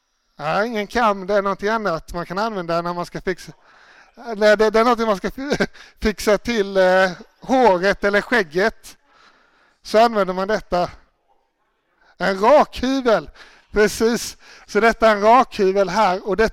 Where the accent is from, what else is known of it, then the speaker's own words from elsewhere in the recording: Småland, Sweden; Jag kommer ursprungligen från Småland. Och där tycker vi om saker som är gratis, eller hur?